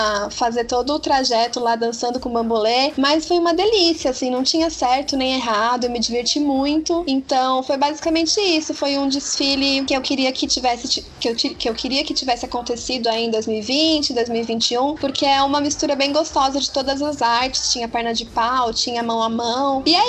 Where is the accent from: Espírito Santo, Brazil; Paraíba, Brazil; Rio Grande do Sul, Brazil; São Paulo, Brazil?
São Paulo, Brazil; eu nasci aqui, basicamente, né? É verdade, eu nasci na Moca e morava no começo da minha vida lá em Ermelino Matarazzo, mas com 4 anos eu já vim pra cá. Então, eu cresci aqui, eu tenho esse contato muito forte com o bairro.